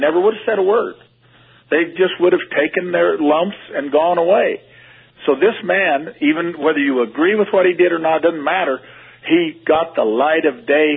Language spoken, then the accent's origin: English; Oregon, United States; When I grew up in Southeast Oregon, there was a...